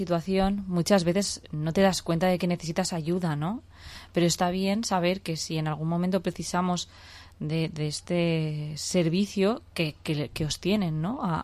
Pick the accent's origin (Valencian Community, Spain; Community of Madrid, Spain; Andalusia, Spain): Valencian Community, Spain; Les Alqueries; que yo soy de Les Alquerías